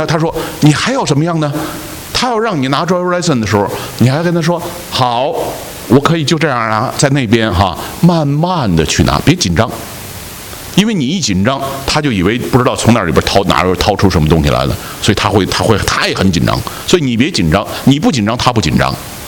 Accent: United States; 知道我是美国来的，那就问美国的一些事

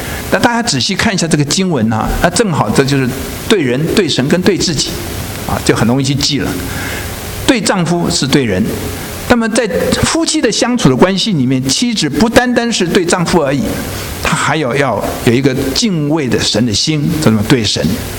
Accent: Taiwan; 我是从台湾来的。那台湾很多的家庭呢，都是大男人主义，我们家也是。

